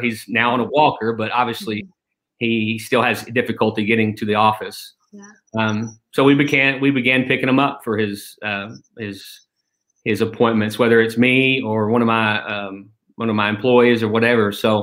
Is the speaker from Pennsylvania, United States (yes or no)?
no; Kentucky, United States; now in Arkansas, United States; But following optometry school, I moved to a rural town in Arkansas, just an hour north of Memphis. I'm originally from Kentucky. Kentucky wouldn't have me.